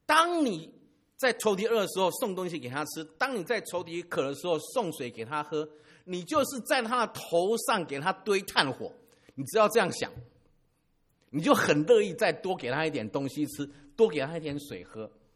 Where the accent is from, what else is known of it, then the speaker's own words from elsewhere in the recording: Taiwan; 我们在台湾我们讲闽南语